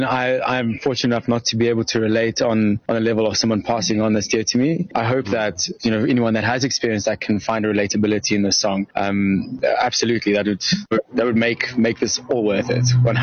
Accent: South Africa; we as a band are evolving into, and we as South African population are coming out of lockdown in the world.

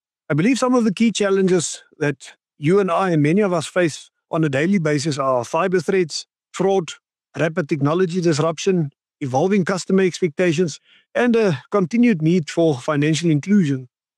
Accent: Gobabis, Omaheke, Namibia; I'm proudly Namibian. I hail from the East, Gobabis to be specific.

